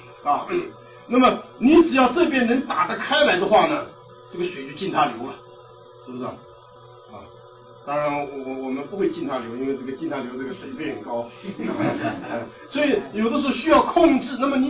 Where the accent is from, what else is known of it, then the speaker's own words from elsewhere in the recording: China; 在我们中国人呢，我喜欢用这么一句话啊